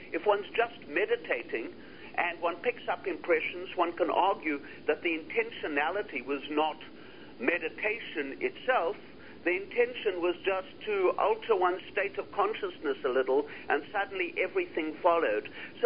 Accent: Seattle, Washington, United States; When we talk about the word Seattle, it's interesting because I come from Seattle

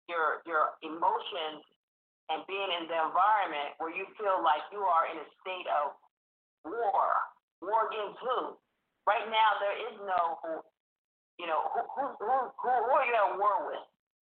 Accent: Red Bank, New Jersey, United States; now in Kuwait; At present, I'm in Kuwait, and I'm originally from Red Bank, New Jersey, in the United States of America.

